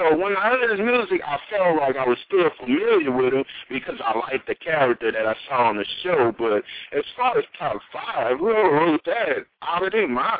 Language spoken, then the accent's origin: English; New Orleans, Louisiana, United States; now in Sacramento, United States; I'm in Sacramento from New Orleans.